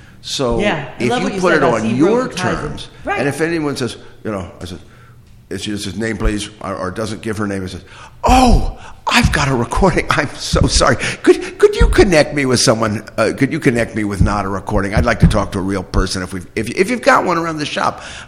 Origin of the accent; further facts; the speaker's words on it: Philippines; now in Cranberry, United States; I mean, I'm here in Cranberry, New Jersey, we're about in the center of the state here. Where am I calling? Well, I am from the Philippines.